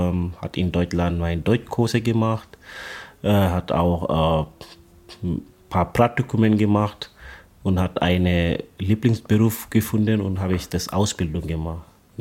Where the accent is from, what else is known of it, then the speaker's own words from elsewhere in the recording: Gambia; now in Tübingen, Germany; Dann hat er mich gefragt, woher kommst du? Dann habe ich gesagt, aus Gambia.